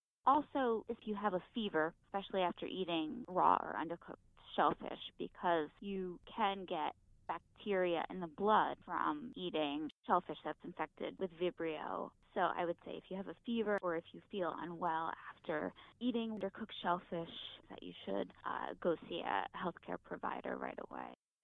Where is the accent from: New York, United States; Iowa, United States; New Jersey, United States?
New Jersey, United States; I grew up in New Jersey and I spent my life going to the beach and I continue to go to the beach.